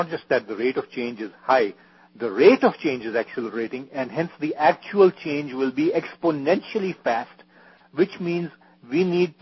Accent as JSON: {"language": "English", "country": "Pakistan", "said": "Well, guess what? As a Pakistani, 60 years ago, my grandfather and his family were being taken advantage"}